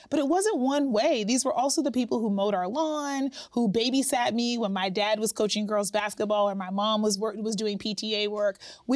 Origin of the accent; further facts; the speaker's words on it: Pittsburgh, Pennsylvania, United States; Yeah, I grew up in the Hill District in Pittsburgh, which famously is the neighborhood that August Wilson wrote his Century series about.